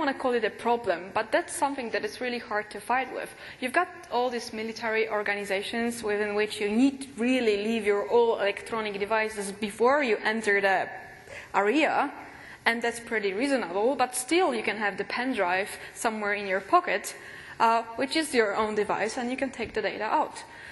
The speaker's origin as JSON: {"language": "English", "country": "Poland", "second_language": "English", "said": "I'm from Poland. We need visas."}